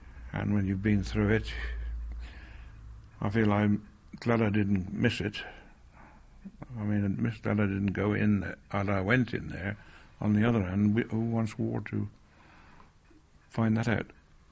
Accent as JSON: {"language": "English", "region": "West Midlands", "country": "United Kingdom", "tie": "born there", "said": "I was born in Kellowind, a small village outside Worcester, about 4 miles outside, half miles outside Worcester. A family of 7. 4 or 5 boys and 2 girls."}